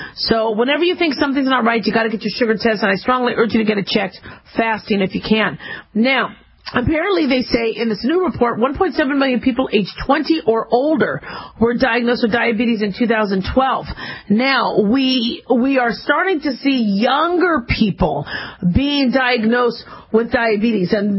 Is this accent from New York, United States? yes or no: no; Phoenix, Arizona, United States; And, you know, mind you, I grew up in Phoenix. It was hot.